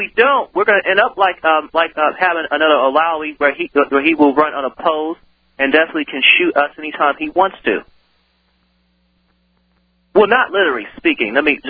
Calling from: Pennsylvania, United States; Pennsylvania.

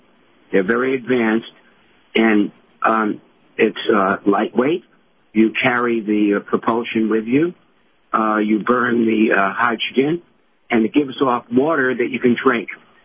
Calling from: Rancho Mirage, California, United States; in Rancho Mirage, California.

